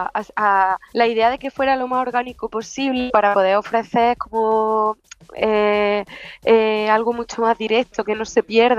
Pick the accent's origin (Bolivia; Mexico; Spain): Spain; Jaén, Andalusia; Pues sobre todo empecé por mi tierra, por Jaén